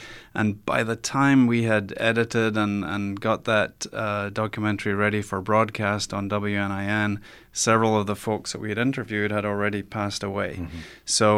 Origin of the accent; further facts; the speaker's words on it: United Kingdom; I think that as a British person, you know, you sort of bristle a little bit about Americans taking the credit for winning World War II.